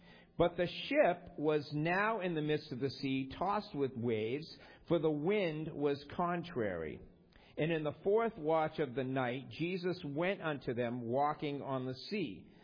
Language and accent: English; Boston, Massachusetts, United States; Growing up in Boston, been a Red Sox fan my whole life.